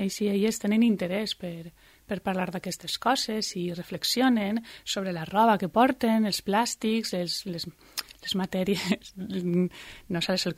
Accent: Valencian Community, Spain; also born or lived in Balearic Islands; jo soc valenciana i quan vaig arribar a les Illes vas veure aquesta consciència mediambiental molt forta i molt integrada.

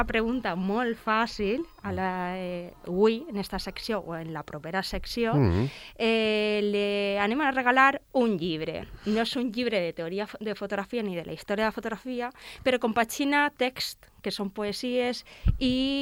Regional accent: La Mola, Balearic Islands, Spain; a la illa, molt tranquil·leta, però en el meu poble, a la Mola

